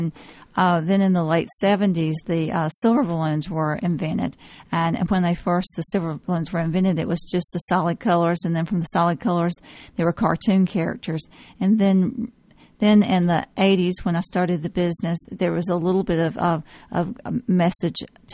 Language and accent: English; Cumming, Georgia, United States; Yes, I grew up in Cumming, Georgia, just a little bit north of here.